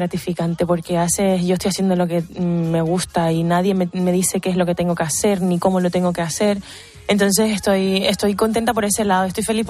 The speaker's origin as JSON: {"language": "Spanish", "region": "Canary Islands", "country": "Spain", "said": "al final en Canarias somos muy latinos también"}